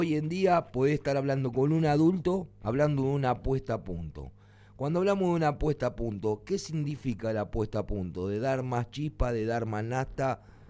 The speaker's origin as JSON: {"language": "Spanish", "country": "Argentina", "said": "nosotros somos de Argentina."}